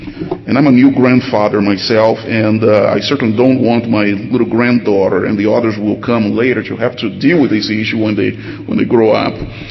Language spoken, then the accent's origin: English; Brazil; now in United States; And notice, I'm from Brazil. I'm talking about my experiences in Brazil also, not just in the United States in the last 16 years.